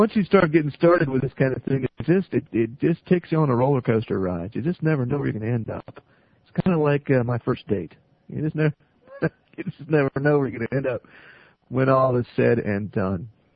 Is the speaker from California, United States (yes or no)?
no; Virginia, United States; See, I'm from Virginia